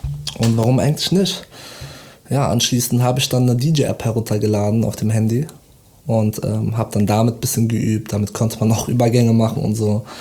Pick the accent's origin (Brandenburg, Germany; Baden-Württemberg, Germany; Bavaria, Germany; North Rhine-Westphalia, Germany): North Rhine-Westphalia, Germany; Bonn; Ich komme aus Bonn.